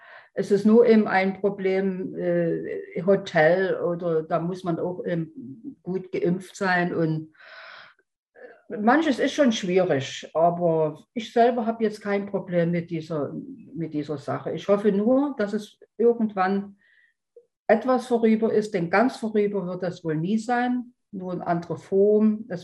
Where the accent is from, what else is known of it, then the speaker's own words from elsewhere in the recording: Germany; moved away; Ja, Weihnachten, der 24. ist bei uns in Deutschland ja der richtige Weihnachtstag. Da gibt es abends Kartoffelsalat mit Würstchen. Und das wird hier genauso gemacht.